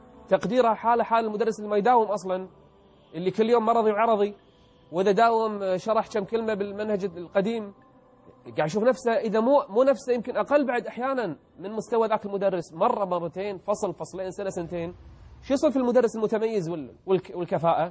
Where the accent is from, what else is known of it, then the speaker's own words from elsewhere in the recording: Kuwait; معدل النجاح عندنا بالكويت فوق 90%،